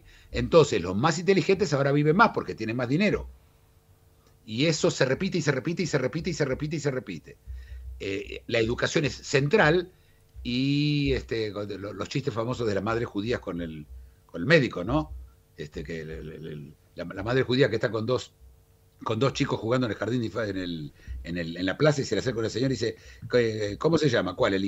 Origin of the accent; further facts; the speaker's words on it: Israel; Yo soy abogado israelí, yo soy claro.